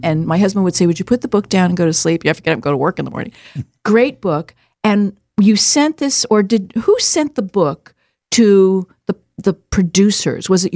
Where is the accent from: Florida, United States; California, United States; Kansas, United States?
Florida, United States; Sarasota; But it's also music to my ears because I grew up in Sarasota. I love Sarasota.